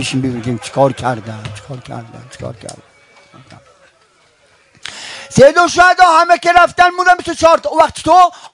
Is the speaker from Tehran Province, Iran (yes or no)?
no; Isfahan, Iran; من خب اصفهان بچه اصفهانم،